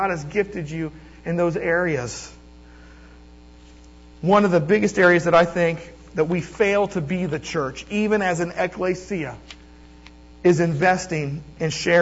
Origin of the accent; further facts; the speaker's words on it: Ohio, United States; But, I'm from Ohio, so that was...